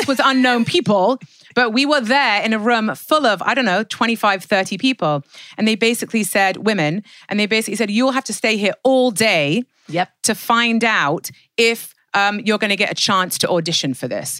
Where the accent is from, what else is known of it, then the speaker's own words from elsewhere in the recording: England, United Kingdom; I'm from England where it rains 362 days a year.